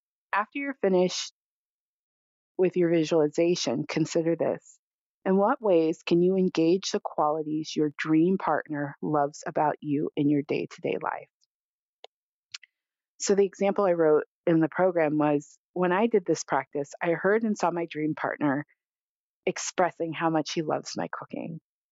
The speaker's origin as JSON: {"language": "English", "region": "California", "country": "United States", "tie": "born or raised there", "said": "And so I grew up in California."}